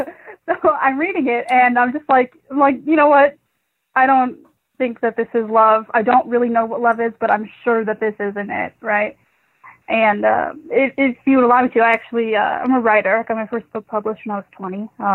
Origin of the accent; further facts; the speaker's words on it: Minnesota, United States; now in Ohio, United States; I'm in Ohio now. I was born and raised in Minnesota, so I'm in Ohio now, living with some people.